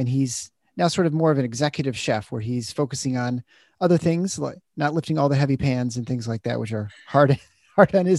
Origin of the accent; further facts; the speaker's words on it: Midwest, United States; We're both kids from the Midwest, right? So it's culinary.